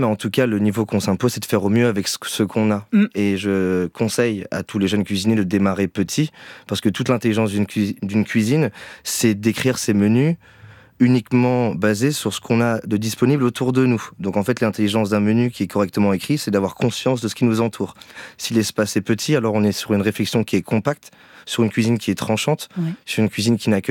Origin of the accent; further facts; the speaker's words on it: Marseille, Provence-Alpes-Côte d'Azur, France; je me présente en tant que Marseillais, mais j'ai tellement bougé